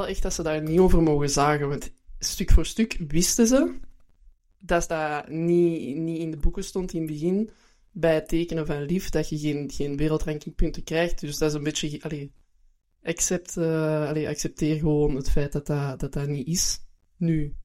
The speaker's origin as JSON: {"language": "Dutch", "country": "Belgium", "said": "Ook voor ons als Belgen."}